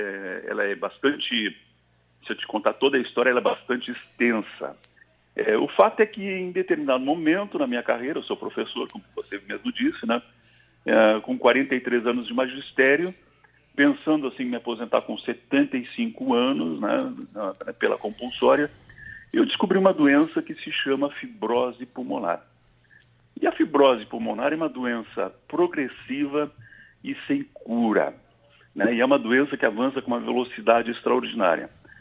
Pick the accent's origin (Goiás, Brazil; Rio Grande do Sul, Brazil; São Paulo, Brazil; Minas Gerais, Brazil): Rio Grande do Sul, Brazil; São Lourenço do Sul; São Lourenço, que é a minha cidade de origem, né? Eu sou natural de São Lourenço.